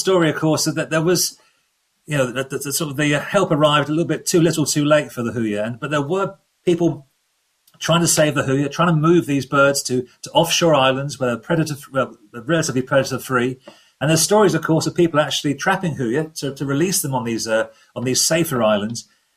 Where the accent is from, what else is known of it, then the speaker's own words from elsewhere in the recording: England, United Kingdom; growing up in England here